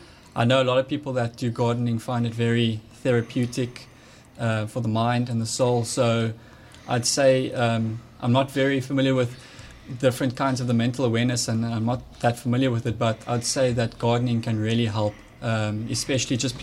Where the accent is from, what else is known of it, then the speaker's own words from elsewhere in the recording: Cape Town, Western Cape, South Africa; I'm 22 years old and I was born and raised in Cape Town.